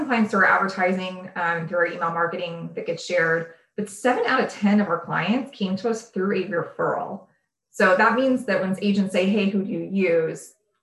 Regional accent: Florida, United States; I grew up in Central Florida. So I was basically raised right next to Disney and Universal, and they are world-class.

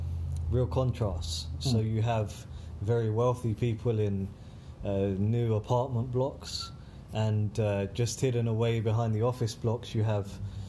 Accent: United Kingdom; My accent isn't as refined as some other people in the UK, but yeah, sometimes.

